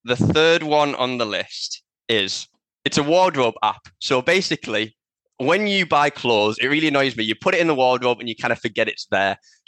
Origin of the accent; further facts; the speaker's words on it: Middlesbrough, North East England, United Kingdom; now in Edinburgh, United Kingdom; You might notice a somewhat familiar accent. I'm actually from Middlesbrough, so it's not far away from yourself, but I live in Edinburgh now, and that's where the business is based.